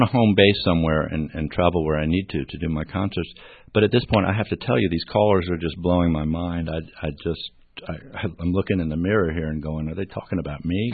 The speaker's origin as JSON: {"language": "English", "town": "Virginia Beach", "region": "Virginia", "country": "United States", "tie": "born or raised there", "said": "in defense of my hometown, there is a lot of great original music going on. It's harder to find it, I think, as in most places in the country, but more so, say, in Virginia Beach."}